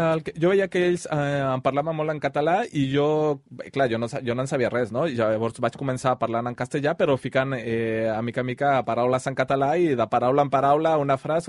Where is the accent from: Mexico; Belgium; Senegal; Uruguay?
Mexico; now in Barcelona, Spain; Jo sóc mexicà i bé, ja fa uns quants anys que estic a Barcelona. Fa 7 anys, però tallats, no? Vaig estar aquí del 2012 fins al 2016. Me'n vaig anar un parell d'anys a París i em vaig tornar al 2019.